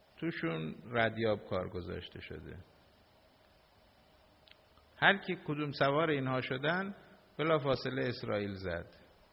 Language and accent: Persian; Iran; فهمیدن ما ایرانی هستیم